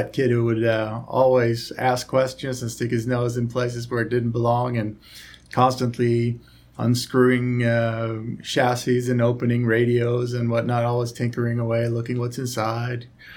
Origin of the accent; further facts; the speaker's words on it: Sweden; English is a second language; because I'm from Sweden